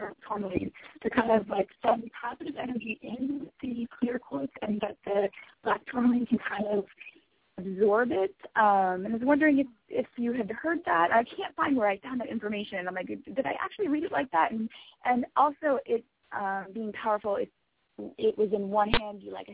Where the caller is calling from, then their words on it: New York, United States; I'm calling from the New York area.